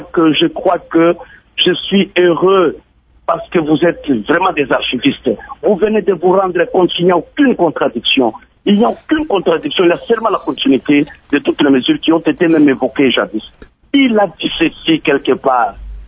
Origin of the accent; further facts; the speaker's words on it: DR Congo; nous ne pouvons pas imposer notre volonté en tant que Congolais.